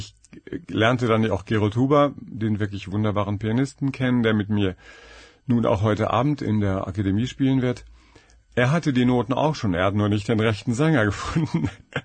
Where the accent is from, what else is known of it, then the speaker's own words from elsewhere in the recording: Bonn, North Rhine-Westphalia, Germany; Ich wohne ja nicht in München, ich bin ja weit gereist. Ich komme aus dem Rheinland, aus Bonn.